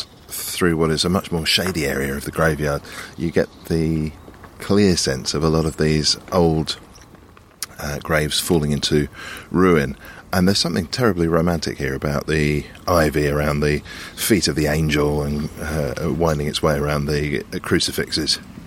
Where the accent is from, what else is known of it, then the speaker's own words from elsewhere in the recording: England, United Kingdom; well, I'm English.